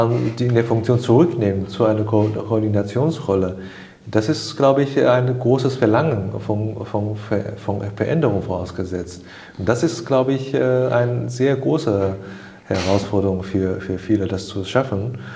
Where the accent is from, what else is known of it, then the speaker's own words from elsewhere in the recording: China; ich bin Chinese